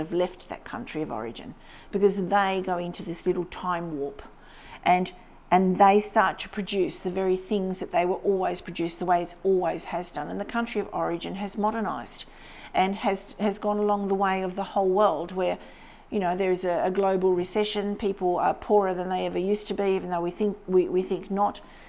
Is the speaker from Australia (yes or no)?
yes; Hobart, Tasmania, Australia; born there; I mean, I was born in Hobart.